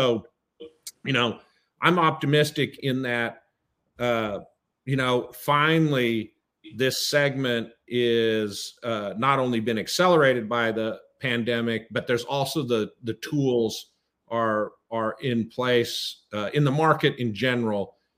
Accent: Nebraska, United States; But I will tell you, you know, I'm from Nebraska.

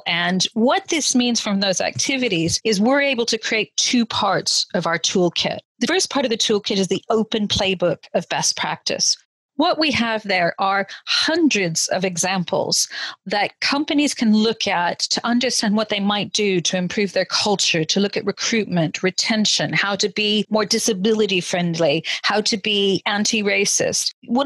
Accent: New Mexico, United States; from the US and from a really tiny town in the middle of nowhere in New Mexico, spent a lot of time growing up in the Southwest

